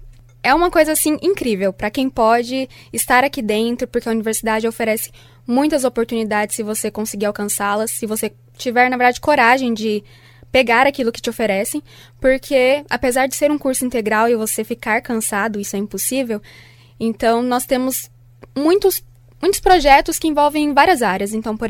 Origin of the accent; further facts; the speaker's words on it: Presidente Venceslau, São Paulo, Brazil; moved away as an adult; now in Londrina, Brazil; eu tenho 22 anos e eu não sou de Londrina, sou de Presidente Venceslau, São Paulo.